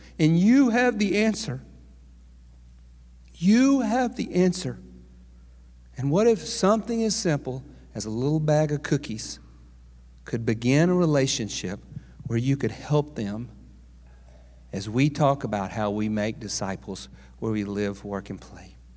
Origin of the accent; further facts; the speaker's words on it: Gum Springs, Arkansas, United States; Now, I grew up in Gum Springs, Arkansas, and we didn't have a pool in Gum Springs